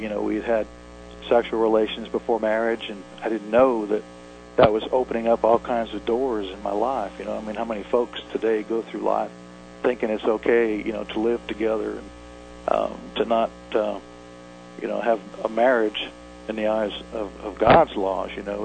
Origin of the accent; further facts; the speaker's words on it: New Orleans, Louisiana, United States; so I learned, growing up in New Orleans, what you were supposed to do to be a man